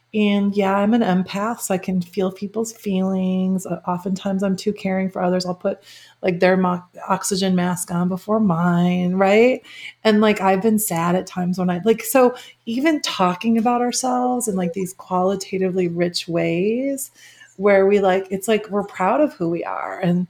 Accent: Midwest, United States; By the way, I grew up in the Midwest. I, you know, played sports.

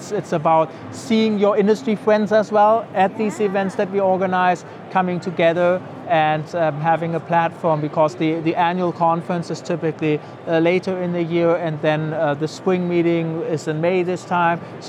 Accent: Germany; English is a second language; moved away as an adult; now in United States; I moved to the US 6 years ago for one of the executive members as well. From my accent, you can tell I'm from Germany. Might be able to tell I lived in Germany and worked before that.

